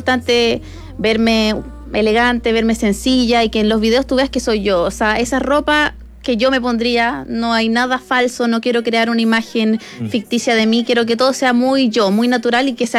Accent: Santiago, Santiago Metropolitan Region, Chile; Sí, yo soy de Santiago.

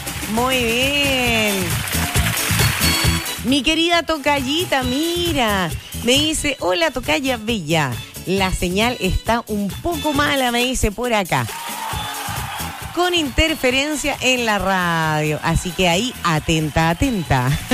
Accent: Chile; somos chilenos ahí, con todo este sentimiento maravilloso

